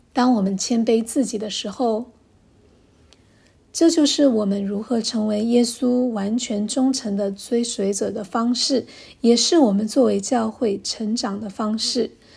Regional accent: Canada; 我们是加拿大人，我们不这个庆祝美国的这个十一月的感恩节

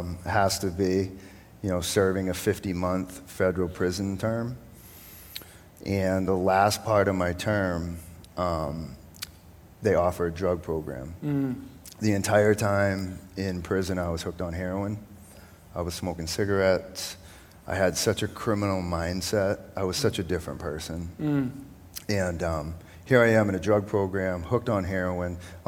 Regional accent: Portland, Maine, United States; I'm 41. I grew up right here in Portland, Maine.

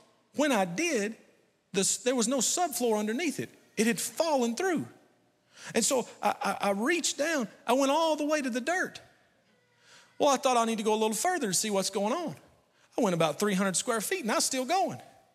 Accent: Krillsboro, Kentucky, United States; And I grew up in Krillsboro. I love Krillsboro. It's my favorite place on earth. There is no place that I would rather be at any time than Krillsboro, Kentucky.

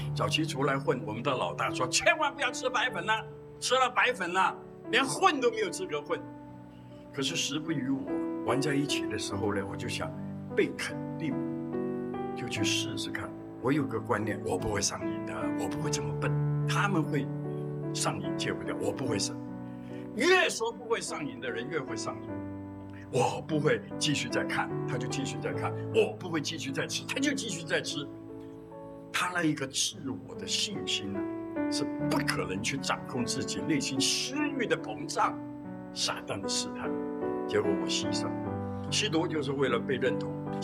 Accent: Hong Kong; 我从小在香港长大，12、13岁就出来鬼混

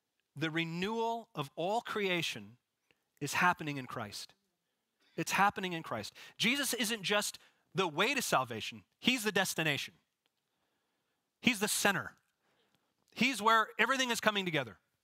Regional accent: Pacific Northwest, United States; It's like I'm from the Northwest, if you had an apple orchard and it's harvest time

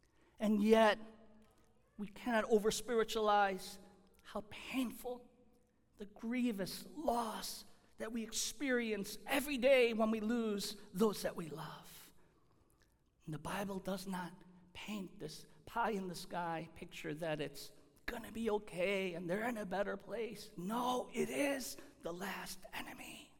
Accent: United States; born there; I remember as a 10-year-old child flying to South Korea for the very first time in my life. I was born here in the United States.

